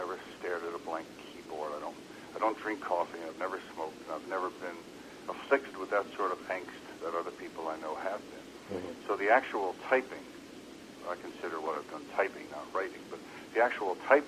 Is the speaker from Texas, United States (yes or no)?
no; Brooklyn, New York, United States; But anyway, that was the Brooklyn I grew up in. I grew up in the … Three Stooges … Brooklyn.